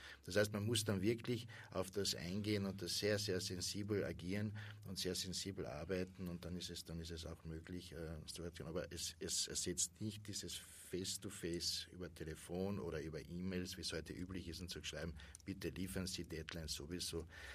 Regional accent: Carinthia, Austria; born there; Als gebürtiger Kärntner kämpfe ich immer noch mit dem Deutsch.

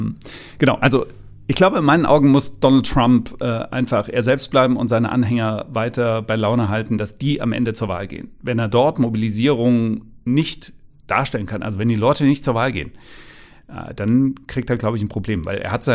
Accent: Thuringia, Germany; ich selbst bin aus Thüringen.

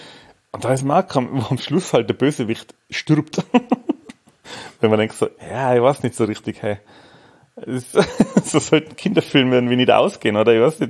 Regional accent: Austria; Der hat ja bei uns in Österreich ist der als Dead Alive rauskommen.

